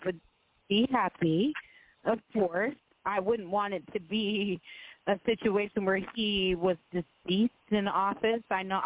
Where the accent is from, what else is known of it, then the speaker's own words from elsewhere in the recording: California, United States; born there; She's from the area where I was born in California.